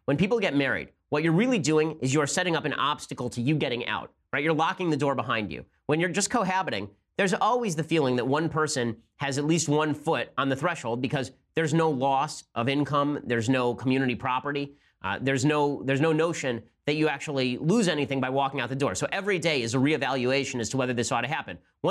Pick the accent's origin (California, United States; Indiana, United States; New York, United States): Indiana, United States; also born or lived in Chicago, Illinois; I'm a diehard Cubs fan and been born and raised in Chicago, Northwest Indiana area.